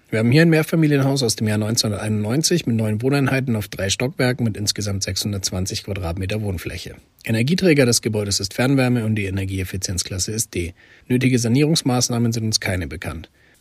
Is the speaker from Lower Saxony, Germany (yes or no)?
no; Nuremberg, Bavaria, Germany; Als Nürnberger ist mir Sulzbach-Rosenberg natürlich ein Begriff.